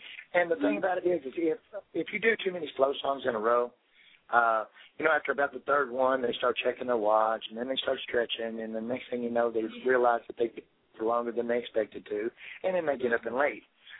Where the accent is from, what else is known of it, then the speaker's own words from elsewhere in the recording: Kentucky, United States; yes, I'm from Kentucky, and no, I never married none of my sisters.